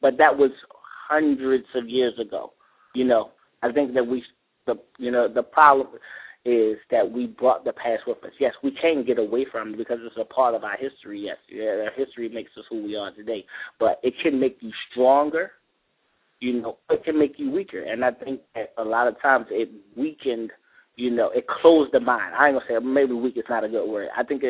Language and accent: English; Baltimore, Maryland, United States; also born or lived in Georgia; before I moved to Georgia, I'm from Baltimore originally. I lived down here when I went to high school and then I moved away.